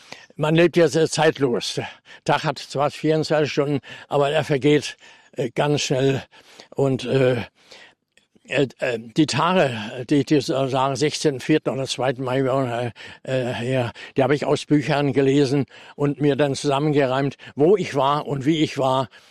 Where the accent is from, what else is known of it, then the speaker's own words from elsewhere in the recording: Mecklenburg-Vorpommern, Germany; Und ich war aus Mecklenburg